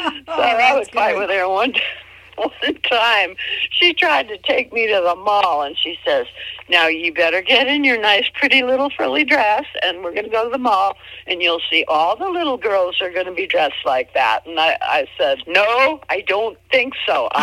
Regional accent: Minneapolis, Minnesota, United States; born there; And I was born in Minneapolis in 1950, and when I was 6 years old, I got a bouncing horse.

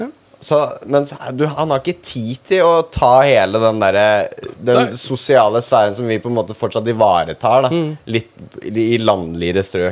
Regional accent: Hamar, Innlandet, Norway; now in Oslo, Norway; jeg jo originalt fra Hamar. Og hva skal jeg si? Jeg er jo ikke fra Hamar, det er en løgn. Jeg er fra utenfor Hamar. Hvor det, altså, bygdemiljøet står ganske sterkt da.

